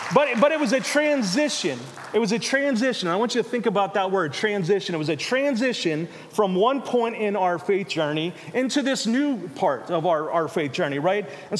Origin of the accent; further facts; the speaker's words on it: Pittsburgh, Pennsylvania, United States; also born or lived in Chillicothe; We were born and raised in Pittsburgh, did ministry for many years in Pittsburgh, but we were in Ohio for the last three, and we began to pray.